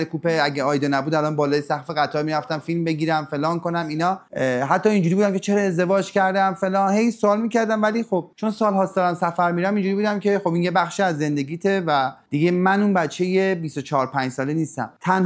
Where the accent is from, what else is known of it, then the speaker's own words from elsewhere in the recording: Iran; گفت کجایی هستی؟ گفتم ایرانی.